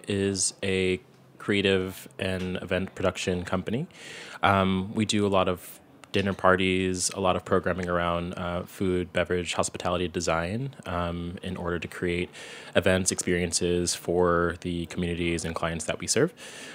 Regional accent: Virginia, United States; My hometown is in Virginia. Both parents being of Jamaican descent, or actually from Jamaica, I should say. I'm from Jamaican descent.

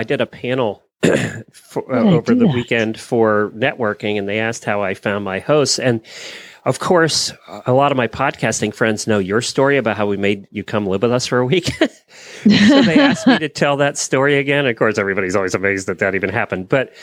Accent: Ocala, Florida, United States; from Ocala, Florida.

